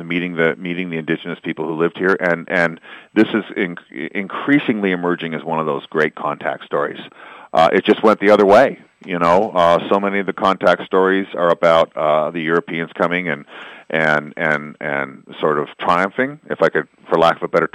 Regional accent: Ontario, Canada; No, I'm from Southern Ontario

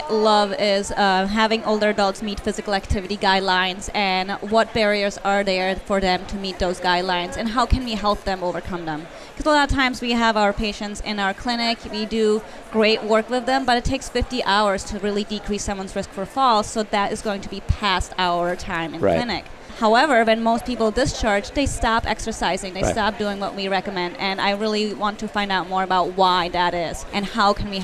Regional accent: Vermont, United States; Although, you know, I'm from Vermont, and I don't know how people down here do it with this humidity thing.

